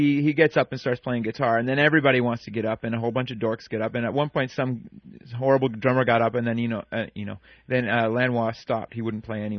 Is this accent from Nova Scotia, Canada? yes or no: yes; Halifax, Nova Scotia, Canada; You know, even though I'm from Halifax and, you know, I never saw them.